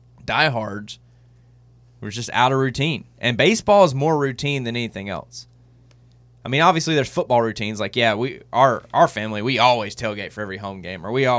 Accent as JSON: {"language": "English", "region": "the Carolinas", "country": "United States", "tie": "born or raised there", "said": "You know, we're growing up in the Carolinas."}